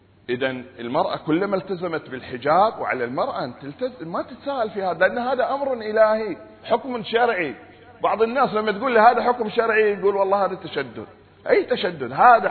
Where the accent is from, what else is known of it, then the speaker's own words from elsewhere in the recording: Saudi Arabia; الآن آخر الإحصائيات تقول إن عندنا في السعودية 4 مليون عانس